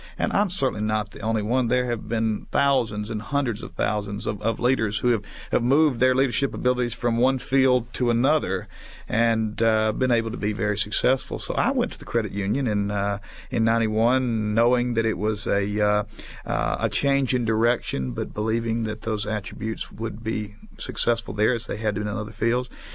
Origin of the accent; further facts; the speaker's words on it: Gulfport, Mississippi, United States; Mississippi is my home state. I'm from Gulfport down on the Mississippi Gulf Coast.